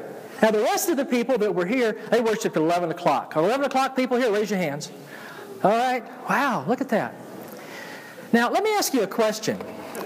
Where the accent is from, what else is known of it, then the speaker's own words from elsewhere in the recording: Georgia, United States; accent: Georgia; And so I was born to an Alabaman, but I was raised in Georgia.